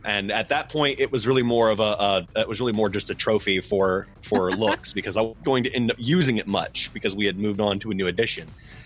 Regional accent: Starke, Florida, United States; as opposed to out in the little quiet town that I grew up in Stark, with, you know, where it was a 30 or 45 minute drive away.

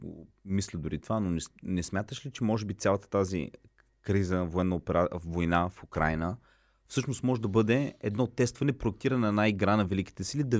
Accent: Burgas, Burgas Province, Bulgaria; Ние така говорим в момента, защото ние сме от Бургас.

